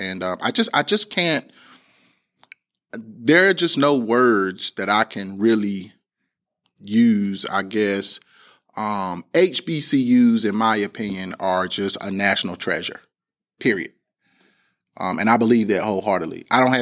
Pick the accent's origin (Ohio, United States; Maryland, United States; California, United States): Ohio, United States; Orem; I'm a proud product of a public school there in my hometown. It's a little rural town. It's called Orem. But the neighboring municipality or town was Proctorville.